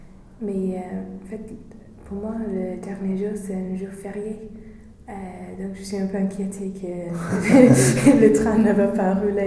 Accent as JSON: {"language": "French", "region": "England", "country": "United Kingdom", "accent": "English", "second_language": "French", "said": "moi je suis anglaise"}